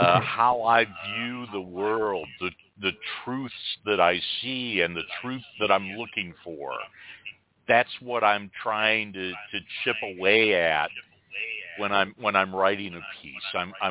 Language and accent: English; Michigan, United States; although I grew up outside of Detroit, my family is actually from West Virginia, and so there was a very heavy influence of music in my home of country music